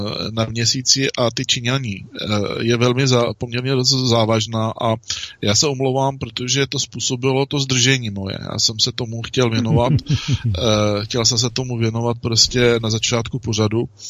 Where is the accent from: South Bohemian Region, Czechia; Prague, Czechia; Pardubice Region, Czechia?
Pardubice Region, Czechia; Třebošnice; born there; mé rodiště je v Třebošnici a přes Hronov nad Doubravou to máme na Žlebský zámek kousek